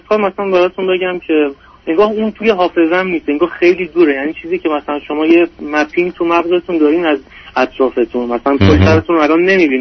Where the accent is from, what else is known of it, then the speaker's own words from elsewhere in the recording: Iran; moved away as an adult; من یه 2 سالی هست که از ایران مهاجرت کردم یه کشور اروپایی واسه ادامه تحصیل